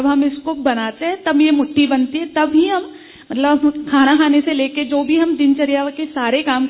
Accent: Mumbai, Maharashtra, India; मुंबई से आई हूँ।

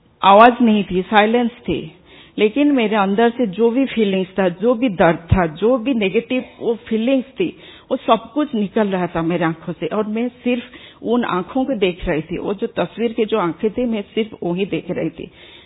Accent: Bhubaneswar, Odisha, India; मैं भुवनेश्वर से हूँ।

